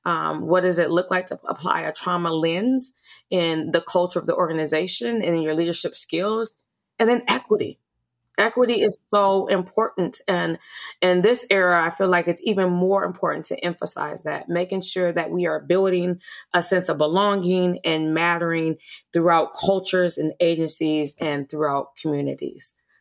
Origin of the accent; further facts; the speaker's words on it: Minneapolis, Minnesota, United States; I am from South Minneapolis, so an urban community with lots of strengths.